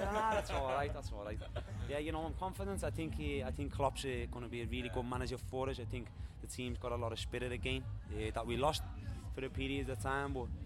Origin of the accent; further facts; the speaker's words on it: Liverpool, North West England, United Kingdom; I grew up in Liverpool